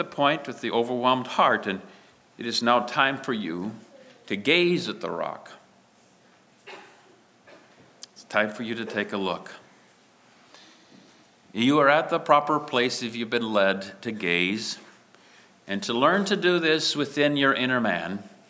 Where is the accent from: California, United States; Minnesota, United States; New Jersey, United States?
Minnesota, United States; And I'm from Minnesota, and there is a sense in me that still gets goosebumps when there is a powerful blizzard, as long as I don't have to travel in it.